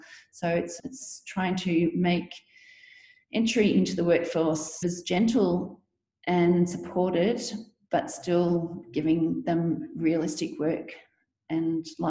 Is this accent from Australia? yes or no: yes; Victoria, Australia; now in Northern Territory, Australia; I've grown up in Victoria, in country Victoria, and studied university in Melbourne.